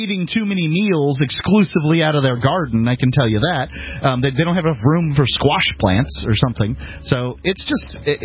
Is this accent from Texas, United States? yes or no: no; Florida, United States; I mean, you know, I'm from Florida.